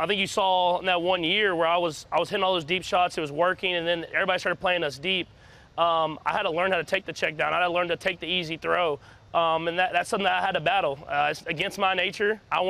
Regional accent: Texas, United States; I was a little scared about snow. I grew up in Texas.

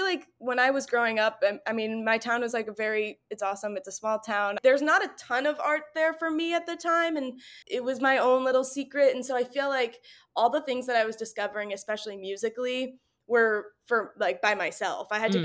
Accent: Massachusetts, United States; she knows that I am like from Massachusetts. I always wore Converse when I was little and I still bring it in.

